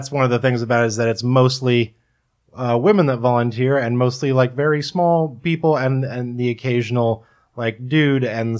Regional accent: Kansas, United States; born or raised there

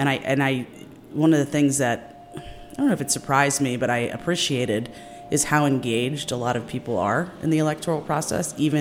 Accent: Silver Spring, Maryland, United States; I am. I was actually born and raised in Silver Spring.

